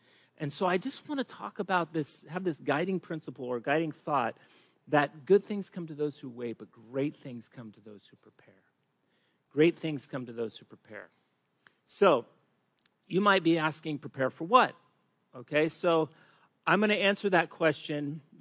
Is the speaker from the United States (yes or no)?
yes; California, United States; also born or lived in New Jersey; So I was born in New Jersey, lived there 7 months. We moved out to California, and I pretty much lived in California my whole life except for 1 year, so I actually can't refer to myself as a native son of California.